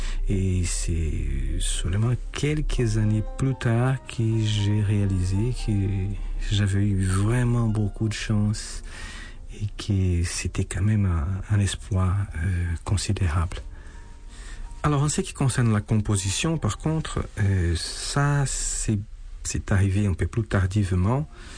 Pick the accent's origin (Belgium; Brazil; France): Brazil; moved away as an adult; je suis né au Brésil, j'ai passé la moitié de ma vie là-bas